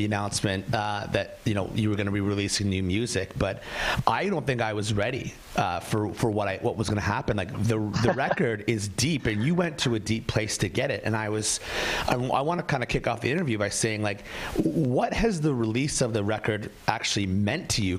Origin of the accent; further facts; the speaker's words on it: Ontario, Canada; And, like, we're from Ontario.